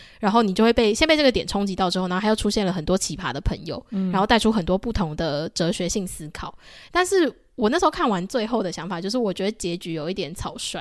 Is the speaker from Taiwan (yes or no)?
yes; Taipei, Taiwan; 然后因为我们都是台北人嘛